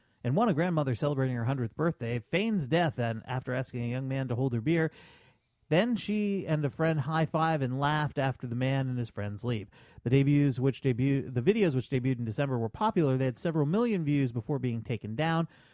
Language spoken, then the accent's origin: English; Scotland, United Kingdom; And as a Scotsman, I must say, you're right.